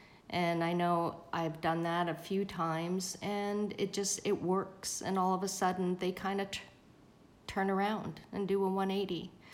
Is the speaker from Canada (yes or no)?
yes; Canada; because I'm Canadian, so I was in Vancouver